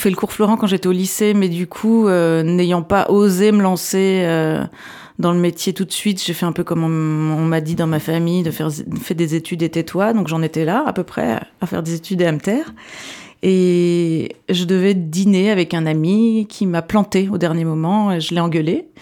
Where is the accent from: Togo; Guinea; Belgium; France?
Belgium; Oui, je suis belge, j'ai 47 ans, j'ai un mari, deux enfants.